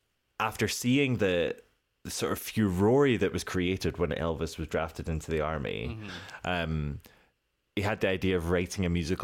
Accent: Scotland, United Kingdom; me as a Scottish mm-hmm. Millennial

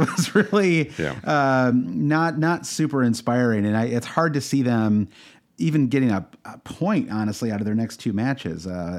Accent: Midwest, United States; I'm from the Midwest, Brandon. I'm never going to pronounce anything correctly.

